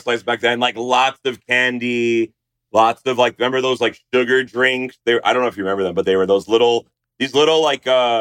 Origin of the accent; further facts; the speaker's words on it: New Jersey, United States; I loved growing up in Central Jersey because you just had so much like inspiration from different cultures.